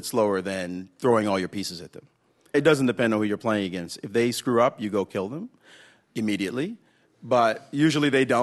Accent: Brooklyn, New York, United States; I'm from Brooklyn, we don't do that stuff.

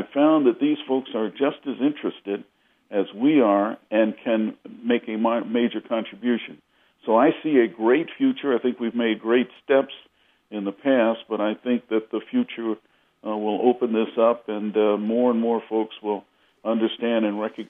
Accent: Washington, District of Columbia, United States; born there; where I was born in Washington, D.C.

